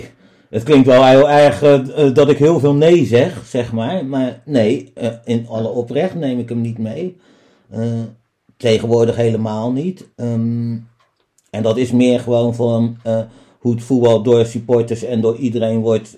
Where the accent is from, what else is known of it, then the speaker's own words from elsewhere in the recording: Rotterdam, South Holland, Netherlands; Maar ik kom uit Rotterdam en het is gewoon haat en nijd.